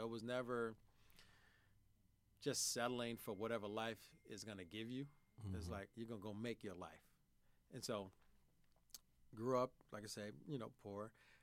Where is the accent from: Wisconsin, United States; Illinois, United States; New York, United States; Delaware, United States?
Illinois, United States; Chicago; Born and raised in Chicago. Grew up on the South Side.